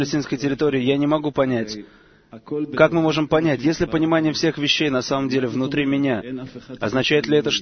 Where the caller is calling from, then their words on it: Detroit, Michigan, United States; это я из Детройта